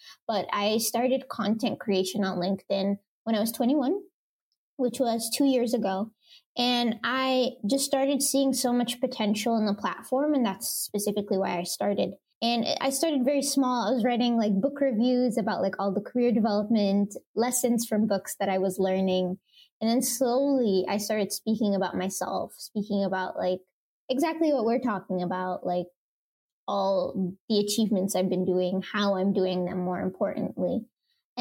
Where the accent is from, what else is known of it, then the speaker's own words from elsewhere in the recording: Saudi Arabia; also born or lived in Egypt; now in Germany; I grew up in Saudi Arabia. I'm originally from Egypt. So I've actually been an immigrant my entire life. So moving to Germany was kind of a given